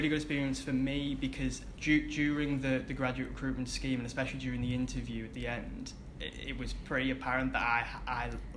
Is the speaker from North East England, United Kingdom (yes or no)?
yes; Hartlepool, North East England, United Kingdom; I am from Hartlepool, which is a town not too far from Newcastle. That's where I studied secondary school and sixth form college.